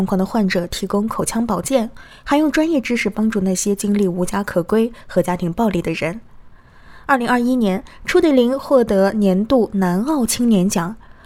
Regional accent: Australia; 我在澳大利亚长大，父亲来自中国，母亲来自越南。他14岁时来到澳大利亚。

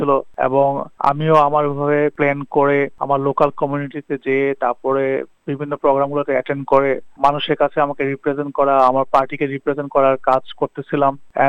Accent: Bangladesh; now in Australia; আমি Bangladeshi first of all, second হচ্ছে আমি এখানে জন্মাই নাই, আমি এখানে থাকতেছি ওয়েস্টে থাকি 12-10 বছর ধরে, আর অস্ট্রেলিয়াতে আছি 15 বছর ধরে

